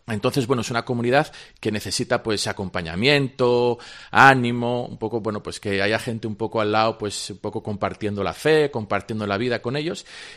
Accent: Mieres, Asturias, Spain; yo soy natural de Mieres, mi familia es una familia católica que a mis tres hermanos y a mí siempre nos educó en la fe.

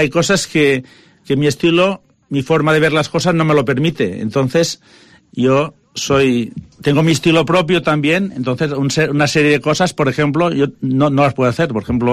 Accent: Nules, Valencian Community, Spain; now in Villarreal, Spain; Soy de Nules, me instalé aquí en Villarreal hace 25 años

